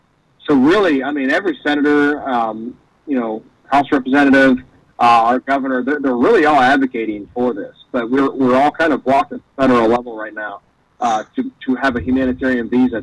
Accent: United States; And I think as an American, one thing we don't recognize is while we have our arguments with the news and media

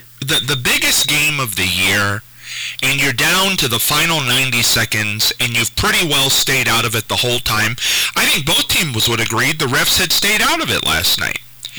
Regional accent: Ohio, United States; I don't have a dog in that fight, except for the fact that I am from Ohio. So obviously I would tend to favor the Ohio team.

